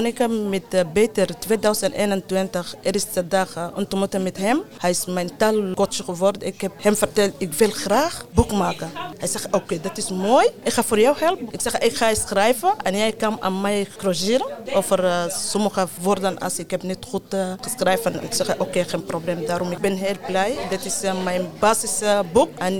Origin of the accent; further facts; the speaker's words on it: Sudan; Dutch is a second language; also born or lived in Egypt; now in Netherlands; Ja, ik kom uit Soedan. Geboren in Soedan. Maar ik heb gevlucht naar Egypte.